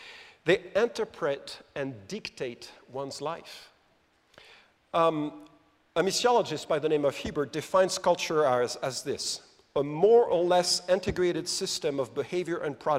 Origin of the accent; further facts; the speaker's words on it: France; English is a second language; I know it's a bit complicated. I come from France. What do you expect?